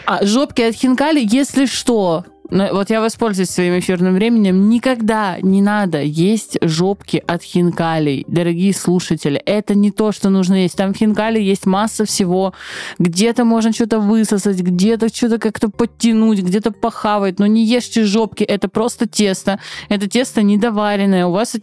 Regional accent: Georgia; я грузинка

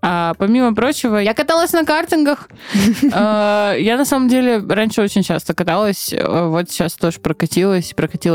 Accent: Georgia; я грузинка

